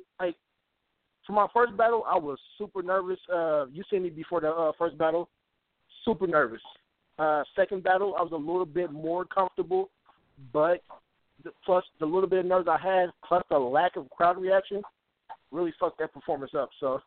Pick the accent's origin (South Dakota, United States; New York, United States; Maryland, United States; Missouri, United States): Missouri, United States; Kansas City; Like I'm from South Kansas City.